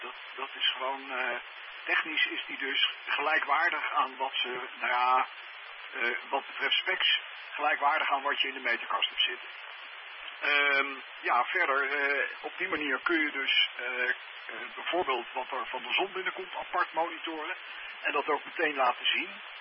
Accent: The Hague, South Holland, Netherlands; waar ik vandaan kom, uit Den Haag. Wij woonden op een gegeven moment, toen ik nog thuis woonde, vlak achter de duinen.

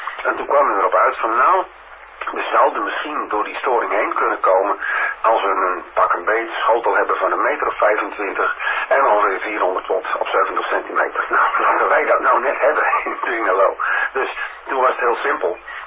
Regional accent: South Holland, Netherlands; born there; now in Veendam, Netherlands; oorspronkelijk geboren ergens in de Alblasterwaard. En woon nu in Veendam, een stuk dichter bij de Schotel, dus daar ben ik heel blij mee. Ik ben inmiddels 59 jaar oud.

